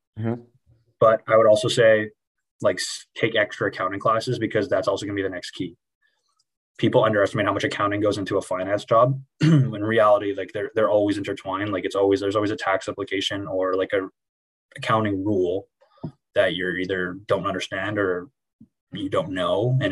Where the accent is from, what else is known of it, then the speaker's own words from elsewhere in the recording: Montreal, Quebec, Canada; I mean, I'm from Montreal